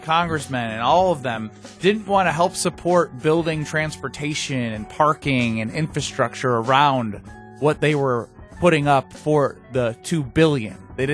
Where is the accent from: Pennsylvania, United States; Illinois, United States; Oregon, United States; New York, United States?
Illinois, United States; Arlington Heights; There was so much land. I grew up in Arlington Heights.